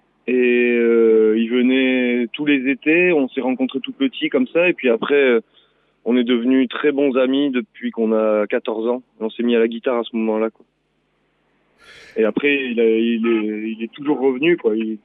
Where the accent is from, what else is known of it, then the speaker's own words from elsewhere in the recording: Sare, Nouvelle-Aquitaine, France; Enfin, moi, j'ai grandi à Sarre.